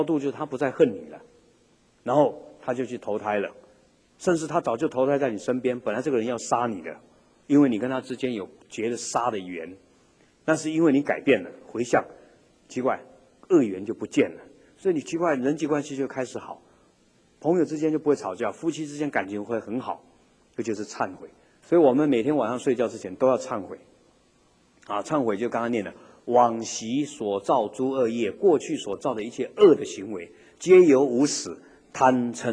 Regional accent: China; 那我们中国人是穿黑色的海青，住在寺庙里面住一天啊

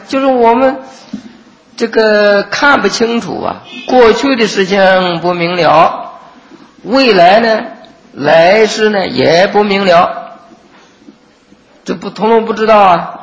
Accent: China; 我们这家人呢，我们中国人、东方人呢，这个大多数是啊。黄色的

